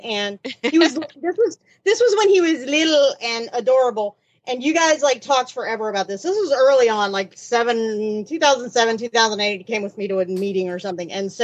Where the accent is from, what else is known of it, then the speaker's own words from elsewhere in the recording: South Carolina, United States; The first time ever my husband's wanted to go to my hometown because we were right on the line of where it went through in South Carolina.